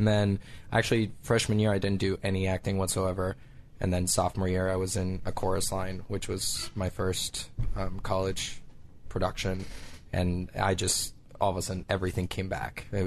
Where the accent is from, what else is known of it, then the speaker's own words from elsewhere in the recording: Caracas, Capital District, Venezuela; moved away; I'm actually from Caracas, Venezuela.